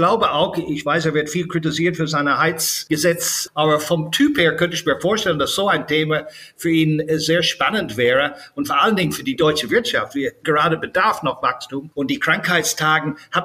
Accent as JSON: {"language": "German", "country": "Ireland", "tie": "born or raised there", "said": "ich bin ja selbst in Irland aufgewachsen"}